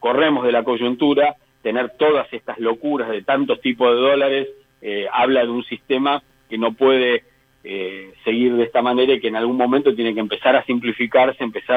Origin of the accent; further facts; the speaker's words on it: Argentina; nosotros somos argentinos, hemos vivido corridas